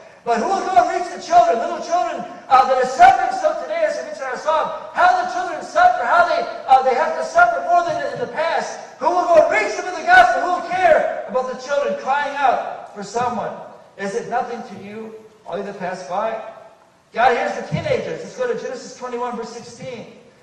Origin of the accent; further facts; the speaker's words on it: Chicago, Illinois, United States; born there; I was born in Chicago, as I mentioned briefly in my introduction.